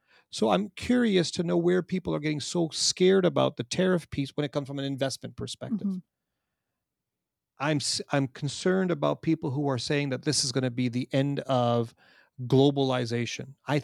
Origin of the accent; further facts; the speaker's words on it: Canada; especially when, as from a Canadian perspective.